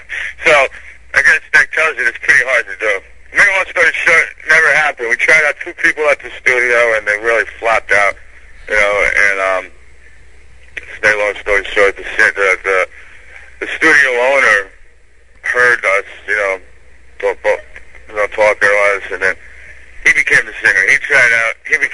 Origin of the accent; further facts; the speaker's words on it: New York City, New York, United States; I bought a house up there, and it's like, you know, I'm from New York City, so it's like, that's the wilderness to make it, the contrast.